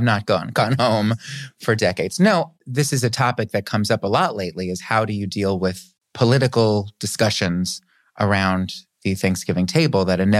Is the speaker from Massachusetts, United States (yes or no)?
no; Florida, United States; also born or lived in Long Island; Technically, I'm a New Yorker. I was born on Long Island, but then we moved to South Florida. See, I still say Florida, when I was about 9 years old, and then stayed there for 11 years.